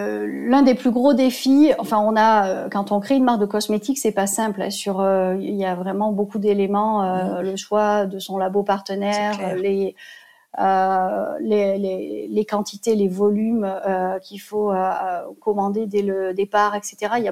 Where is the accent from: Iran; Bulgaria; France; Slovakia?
France; Réunion; mais par exemple mon Siret me localise ici à la Réunion.